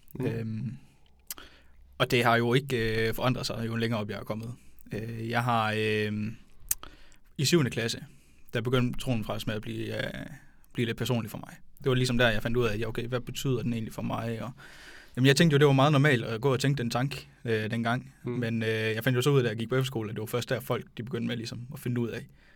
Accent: Vejle, Region of Southern Denmark, Denmark; jeg er opvokset nede omkring Vejle, og gået på Lemved skole.

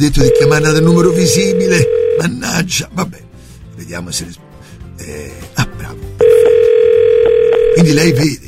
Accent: Florence, Tuscany, Italy; io tra l'altro sono di Firenze

